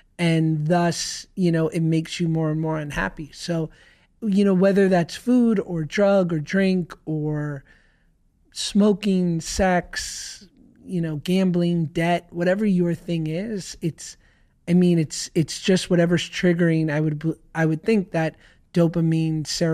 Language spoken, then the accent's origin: English; New York, United States; I grew up in New York. I'm not a Nepo baby. I have no connection to show business other than a very shticky mother.